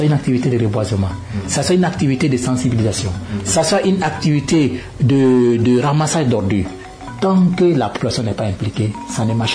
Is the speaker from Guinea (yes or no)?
yes; Guinea; En Guinée, chez nous, en Guinée, ils ne sont pas compliqués.